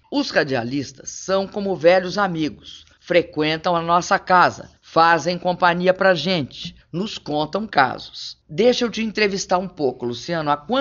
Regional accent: Belo Horizonte, Minas Gerais, Brazil; Lá em Belo Horizonte, onde eu nasci e cresci

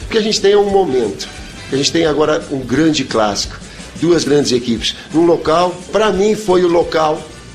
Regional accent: Porto Alegre, Rio Grande do Sul, Brazil; Mais que Porto Alegre, que foi a minha terra, foi mais, tem sido mais assim.

